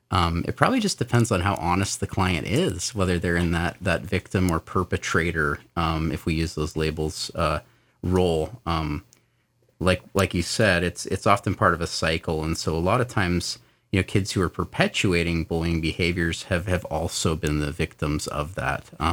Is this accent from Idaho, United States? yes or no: yes; Sandpoint, Idaho, United States; I grew up here in Sandpoint. I graduated from Lake Pondere High School in 2002